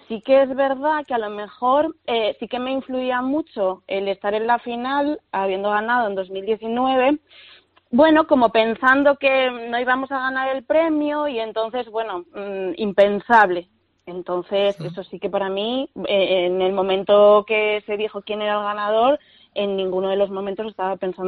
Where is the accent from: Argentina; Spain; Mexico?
Spain; Asturias; como asturiana que soy, defiendo muchísimo el producto asturiano y la cocina tradicional asturiana.